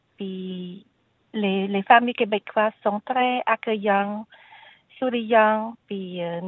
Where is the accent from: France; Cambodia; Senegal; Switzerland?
Cambodia; now in Canada; Ah, oh, du Cambodge.